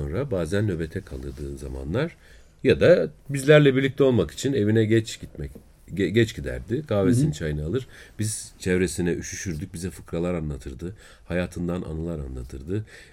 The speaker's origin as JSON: {"language": "Turkish", "region": "Adana", "country": "Turkey", "said": "Benim memleketime gidiyor."}